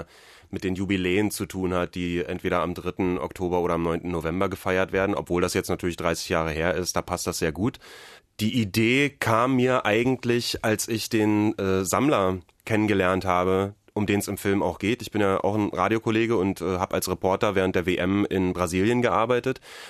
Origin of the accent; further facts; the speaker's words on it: East Germany, Germany; Also ich habe nur Kindheit in der DDR, ich war 11, als die Wende kam.